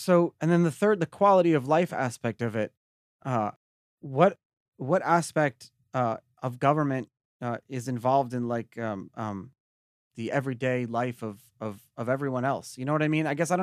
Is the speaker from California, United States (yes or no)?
no; Brooklyn, New York, United States; I grew up in Brooklyn. A lot of my family was in NYPD, and I like and grew accustomed to seeing cops on the beat.